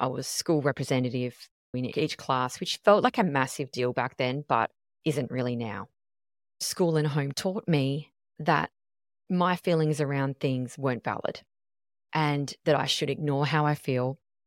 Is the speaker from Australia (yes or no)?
yes; Tasmania, Australia; And so I grew up in Tassie and she would always have the door open and the windows open.